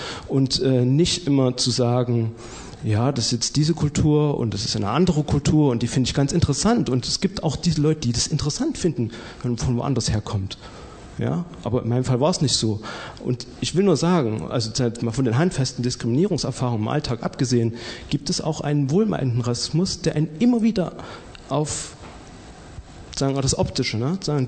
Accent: Leipzig, Saxony, Germany; born there; Ich bin 1979 in Leipzig geboren.

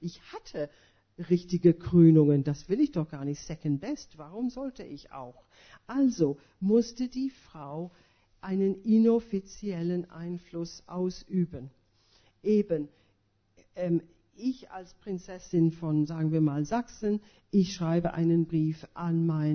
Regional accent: Ireland; German is a second language; now in Germany; Aber ich finde ich jetzt als Ausländerin, als Irin

